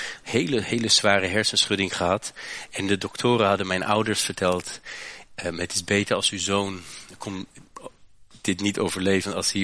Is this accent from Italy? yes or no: no; Hochheim, Hesse, Germany; Toen ik 9 jaar oud was, ik groeide op in Duitsland. En toen ik 9 jaar oud was, reed ik met mijn fietsje op de straat in Hochheim.